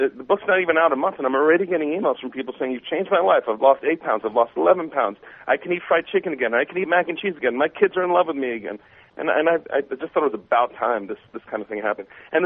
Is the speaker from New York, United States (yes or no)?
yes; Queens, New York, United States; Yeah, I grew up in Queens. Everyone had candy.